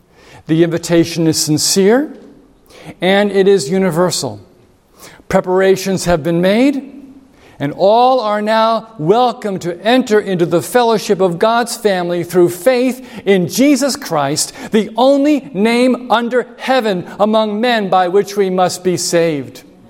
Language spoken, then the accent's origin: English; New Jersey, United States; I'm from New Jersey, so I was in a hurry, and I had to leave.